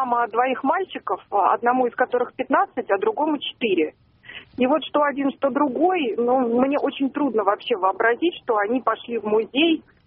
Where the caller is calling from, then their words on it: Moscow, Russia; я из Москвы звоню.